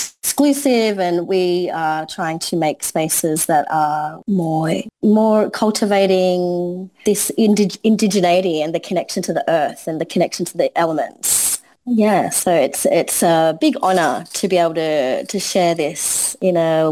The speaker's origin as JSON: {"language": "English", "country": "Australia", "tie": "born there", "said": "My ancestry is Sri Lanka. I'm from Sri Lanka. I'm born in Australia."}